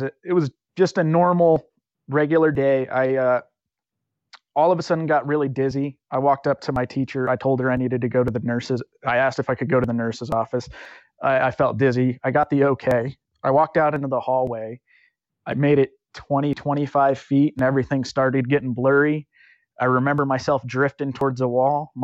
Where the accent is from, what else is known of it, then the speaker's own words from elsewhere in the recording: Colorado Springs, Colorado, United States; also born or lived in Altus, Oklahoma; So I was born in Altus, Oklahoma, which is a small Air Force town in Oklahoma, like many places in Oklahoma. Both parents were Air Force when I was born. We moved to Colorado Springs around 2 years old.